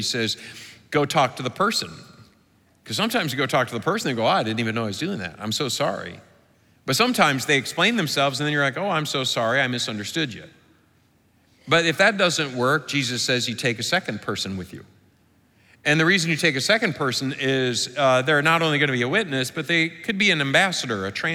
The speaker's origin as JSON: {"language": "English", "region": "Michigan", "country": "United States", "tie": "born or raised there", "said": "my wife and I were in my home state of Michigan taking a tour of some different sites"}